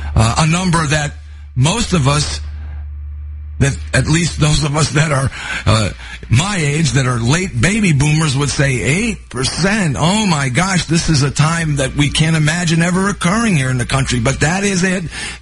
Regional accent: Florida, United States; certainly here in my home state of Florida

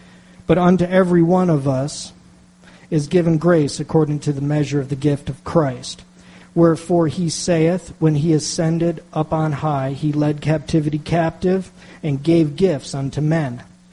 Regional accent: Northeast, United States; See, I'm from the Northeast. I'm used to a Dunkin' Donuts on every corner.

